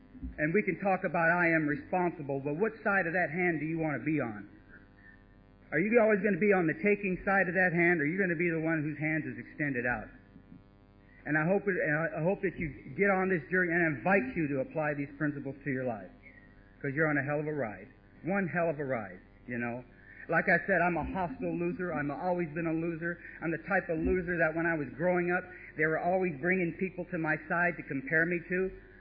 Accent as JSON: {"language": "English", "region": "California", "country": "United States", "tie": "born or raised there", "also_born_or_lived": "Detroit", "said": "I was born in Detroit. I was brought out to California when I was about 3 or 4 years old, brought up in a little foster home over there."}